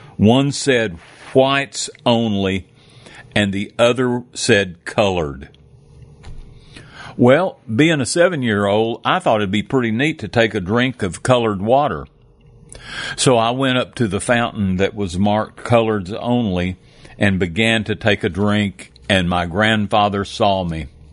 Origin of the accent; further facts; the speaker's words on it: Lubbock, Texas, United States; You know, I was raised in Lubbock in a time when it was literally across the tracks.